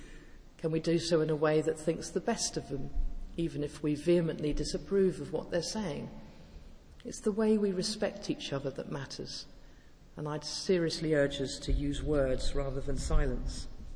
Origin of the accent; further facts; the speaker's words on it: Guernsey; I come from Guernsey in the Channel Islands, and for those of you who've been there, it's a beautiful island, but it is caught in a little bit of a time warp. I suggest we're about 50 years behind the mainland.